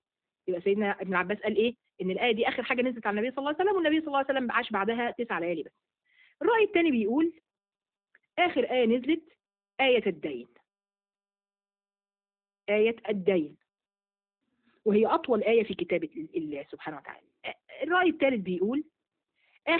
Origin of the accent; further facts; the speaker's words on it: Egypt; فأنا مصرية.